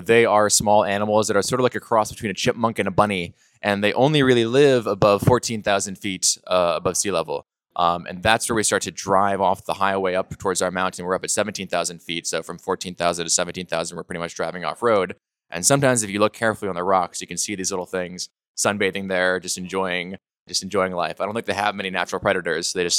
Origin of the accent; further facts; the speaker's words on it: United States; I think, you know, as an American, you sort of think flamingos, you think Florida, these kinds of places.